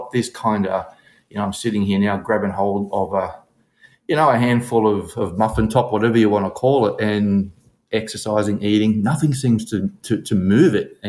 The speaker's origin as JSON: {"language": "English", "town": "Brisbane", "region": "Queensland", "country": "Australia", "said": "Yeah, so I am from Brisbane, Australia. 51 years of age, and I've been on the biohacking journey"}